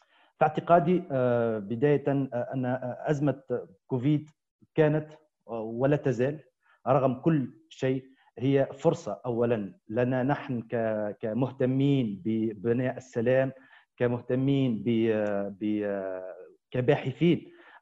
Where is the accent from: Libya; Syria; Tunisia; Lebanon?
Tunisia; خاصة لنا كتونسيين